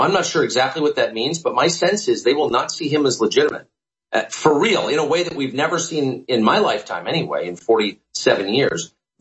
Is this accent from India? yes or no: no; United States; I'm an American, he's the president, I'll sort of get in line.